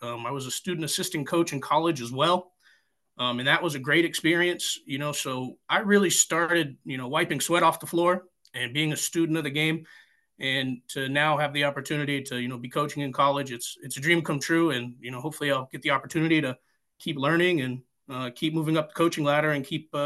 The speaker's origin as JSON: {"language": "English", "region": "New England", "country": "United States", "tie": "born or raised there", "also_born_or_lived": "South", "lives_now": "Midwest, United States", "said": "Originally, I was born down south, and then I grew up in New England, and now I'm coaching here in the Midwest."}